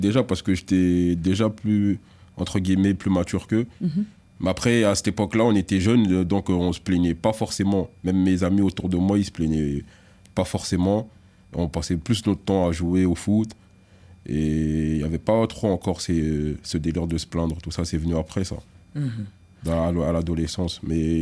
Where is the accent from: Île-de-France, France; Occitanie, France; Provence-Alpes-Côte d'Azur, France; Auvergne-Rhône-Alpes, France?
Île-de-France, France; born or raised there; also born or lived in Kinshasa, DR Congo